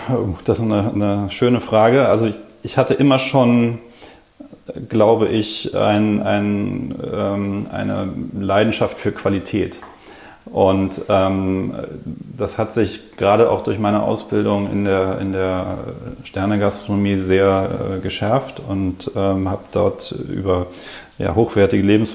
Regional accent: Berlin, Germany; Ich bin Berliner. Bin 41 Jahre alt

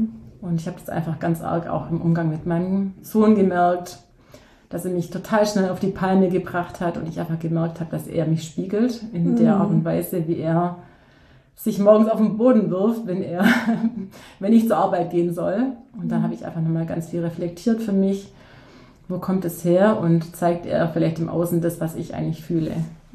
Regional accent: Baden-Württemberg, Germany; ich komme aus der Nähe von Ulm, ich bin 42 Jahre alt

